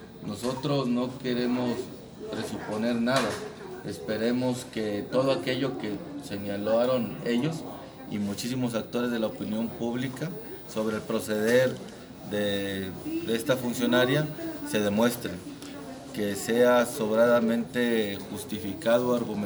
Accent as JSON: {"language": "Spanish", "region": "Nuevo León", "country": "Mexico", "said": "Allá en el norte, yo soy de Nuevo León"}